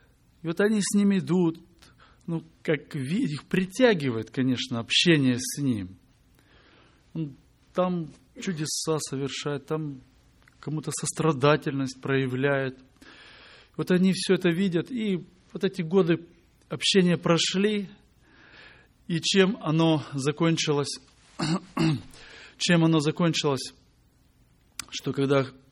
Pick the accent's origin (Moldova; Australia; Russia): Moldova; Chișinău; Я из Кишинева, из Молдавии.